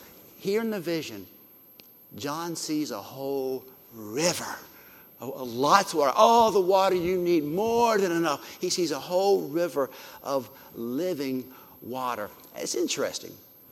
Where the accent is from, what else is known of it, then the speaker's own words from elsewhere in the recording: South Carolina, United States; I grew up in South Carolina near Lawson's Fork Creek, and we loved to play near the creek